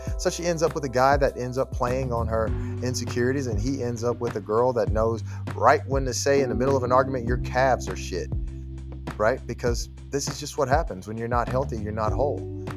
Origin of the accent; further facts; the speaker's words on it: Memphis, Tennessee, United States; I'm from Memphis, Tennessee.